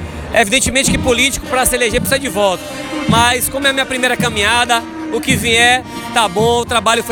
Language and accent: Portuguese; Bahia, Brazil; Eu venho muito forte do Oeste, de onde eu sou filho, né?